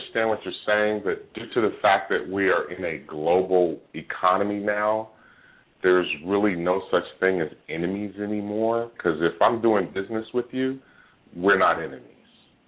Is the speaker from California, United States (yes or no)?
yes; California, United States; because I'm from the Bay Area